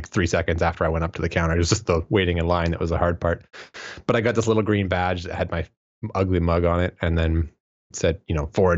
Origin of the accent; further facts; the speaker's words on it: Canada; now in -; I am, in fact, not an American citizen. I am a Canadian citizen. I flew from Canada.